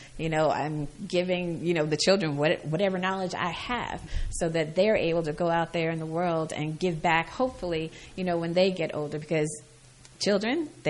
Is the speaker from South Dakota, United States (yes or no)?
no; New York, United States; born there; You know, I was born in New York, so she used to volunteer for the New York Foundling